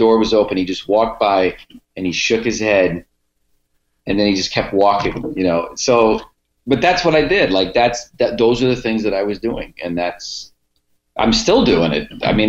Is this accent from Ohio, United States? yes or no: yes; Cleveland, Ohio, United States; I grew up in Cleveland with dudes like that that I knew for years, and I just love that voice.